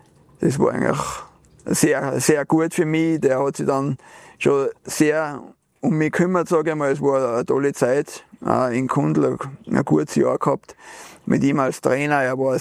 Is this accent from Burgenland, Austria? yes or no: no; Niederndorf, Tyrol, Austria; Also da bin ich groß geworden in Niederndorf, ja nicht weit weg von da. Hier direkt an der bayerischen Grenze da.